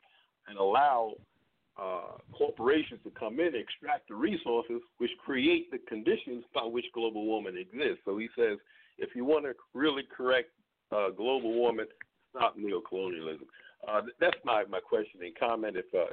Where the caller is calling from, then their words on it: Baltimore, Maryland, United States; I'm calling from Baltimore, Maryland.